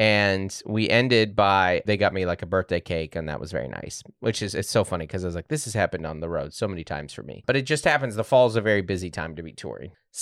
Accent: Seattle, Washington, United States; I'm from Seattle, which might as well be Canada.

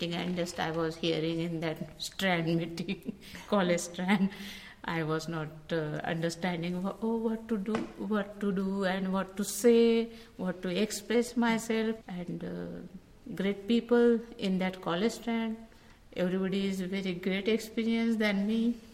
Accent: Nagpur, Maharashtra, India; English is a second language; I'm from Nagpur. And the local situation is, I was the first Dhammacharini in Nagpur.

